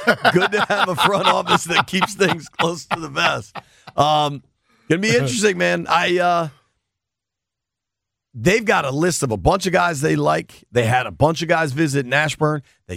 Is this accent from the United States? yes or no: no; United Kingdom; accent: British; trying to say that correctly and not with my weird British accent on TW words.